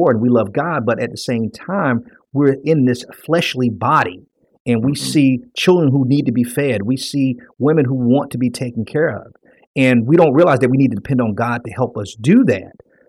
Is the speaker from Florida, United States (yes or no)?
yes; Miami, Florida, United States; even as a child when I was growing up in Miami in the hood